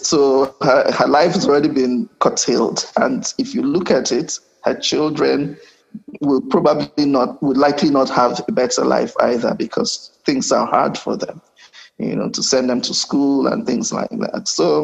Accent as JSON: {"language": "English", "town": "Okrika", "region": "Rivers", "country": "Nigeria", "said": "And from my observation in River State, from where I come, I come from Okrika"}